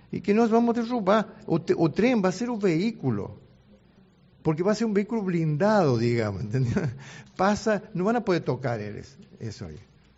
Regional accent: Argentina; now in Brazil; eu sou argentino por nacionalidade, né? Mas faz 40 anos que moro no Brasil, e tenho filhos e netos brasileiros, ou seja, tenho a dupla nacionalidade, digamos.

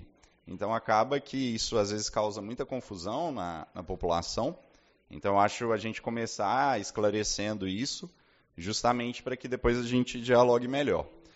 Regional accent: Belo Horizonte, Minas Gerais, Brazil; now in Uruguaiana, Brazil; embora vocês podem ver pelo sotaque, eu não sou uruguaianense, eu sou de Belo Horizonte. Mas me sinto um pouco uruguaianense, se não pela ascendência, e sim pela descendência, visto que minha filha nasceu aqui na Santa Casa, a Aurora.

